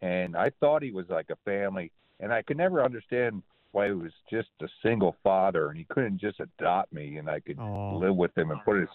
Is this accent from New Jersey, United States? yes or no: yes; New Jersey, United States; I grew up in New Jersey, which in a dysfunctional family in a dysfunctional state.